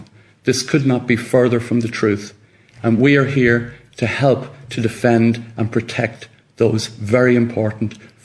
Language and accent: English; Ireland; I'm a lawyer from Ireland and an advocate for human rights.